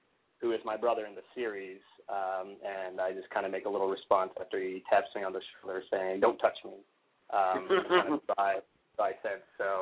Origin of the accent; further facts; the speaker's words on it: Atlanta, Georgia, United States; Oh well, I'm born and raised in the Atlanta area